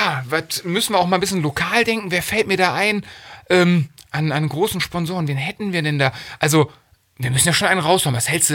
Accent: Lohmar, North Rhine-Westphalia, Germany; die Bier aus meiner Heimat, aus Lohmar, ausschenken.

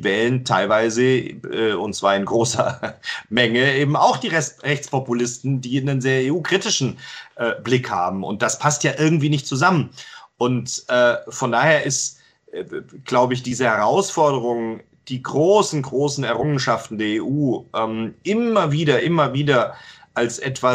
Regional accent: Baden-Württemberg, Germany; bei mir im Hotzenwald, im Südschwarzwald, wo ich aufgewachsen bin

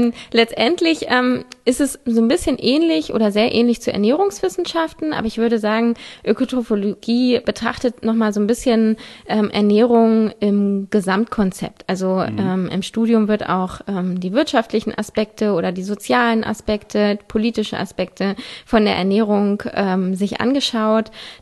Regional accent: Hannover, Lower Saxony, Germany; also born or lived in Frankfurt / Lübeck; Ja, ich bin in Frankfurt geboren, bin dann in Hannover in die Kita gegangen, in Lübeck zur Grundschule, dann wieder in Hannover zur Schule

